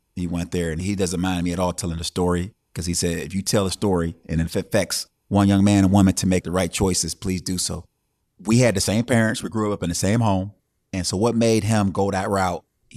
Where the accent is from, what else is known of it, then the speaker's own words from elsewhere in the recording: Youngstown, Ohio, United States; I'm from Youngstown, Ohio. It's a little small town in eastern Ohio. Love the town. My childhood was nice.